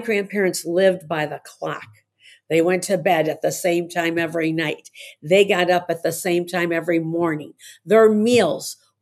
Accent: Chicago, Illinois, United States; I was born on Central Park, is where it was a family building. So my grandfather bought like a four flat building in Chicago. And so my parents lived in the middle. My grandparents lived up top. It was a total family house.

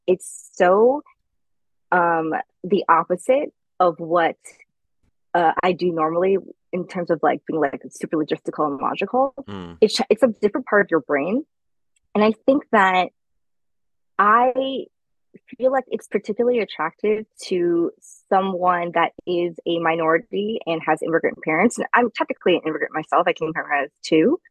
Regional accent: United States; And then, I mean, honestly, culturally, because I'm Chinese American, like, there is a cultural thing there as well.

